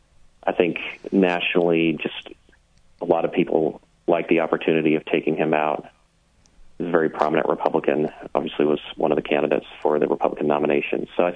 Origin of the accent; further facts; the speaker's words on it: Rhode Island, United States; Rhode Island is one of, where my home state is one of the bluest states.